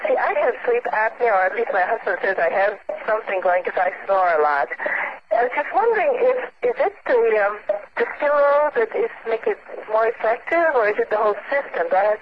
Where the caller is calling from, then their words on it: Stuart, Florida, United States; I'm calling from Stuart, Florida.